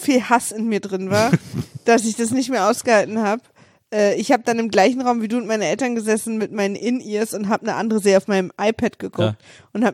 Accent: Berlin, Germany; ich bin Berlinerin.

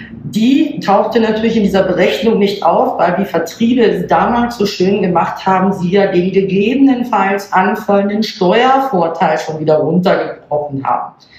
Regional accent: Northern Germany, Germany; born there; Ich selber komme, mein Mann auch, gebürtig aus Hamburg bzw. Niedersachsen, oben von der Küste.

